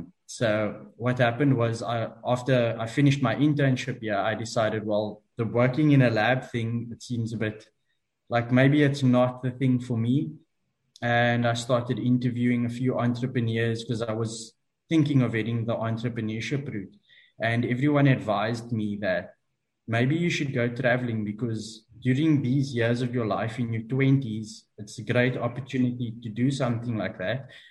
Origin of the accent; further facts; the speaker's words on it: South Africa; I am South African, born and raised here and still in South Africa at the moment.